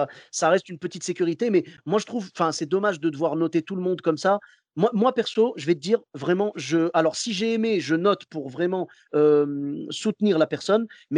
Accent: Morocco; Ah, écoute, je suis marocain jusqu'au bout.

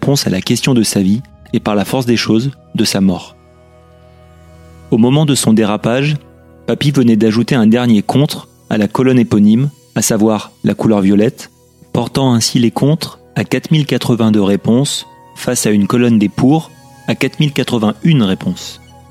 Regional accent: Villeurbanne, Auvergne-Rhône-Alpes, France; Je rappelle pour les auditeurs que je suis lyonnais, enfin je suis villeurbanais, ce qui est pareil.

